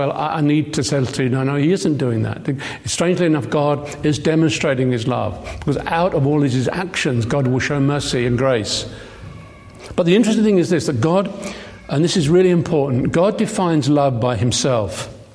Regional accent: Lambeth, London, United Kingdom; born there; I was born in Lambeth. I was born in the East End. And I used to speak like that, and I worked for years to try and get rid of it.

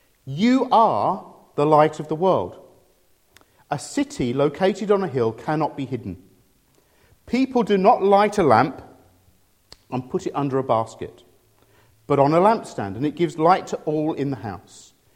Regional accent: United Kingdom; I'm British. I hold a British passport. Wherever I am in the world, I'm British.

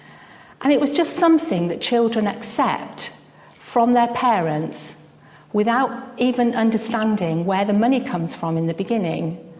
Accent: Banbury, South East England, United Kingdom; moved away as an adult; the big world of London, which was a far cry from where I was brought up in Banbury.

